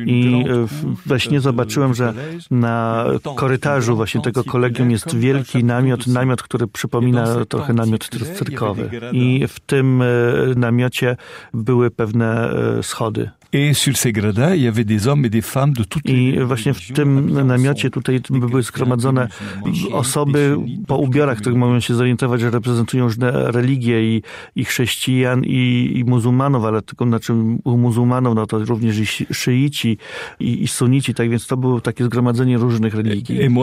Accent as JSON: {"language": "Polish", "country": "Lebanon", "tie": "born or raised there", "said": "Ja urodziłem się w takim regionie Libanu, gdzie rzeczywiście jeszcze tym bardziej wspólnie mieszkają zarówno chrześcijanie, jak i muzułmanie. I także to w tej atmosferze wzrastałem."}